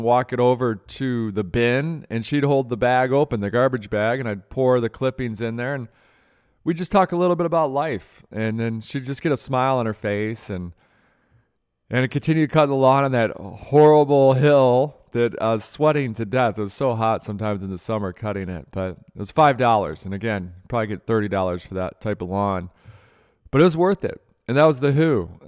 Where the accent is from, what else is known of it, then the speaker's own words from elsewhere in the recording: Michigan, United States; so growing up in Michigan, our next door neighbors were the Libbys